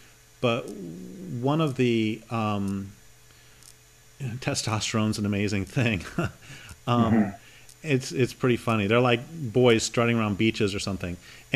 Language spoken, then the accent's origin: English; Boulder, Colorado, United States; moved away; As you know, I grew up in Boulder, and I left in 84, 83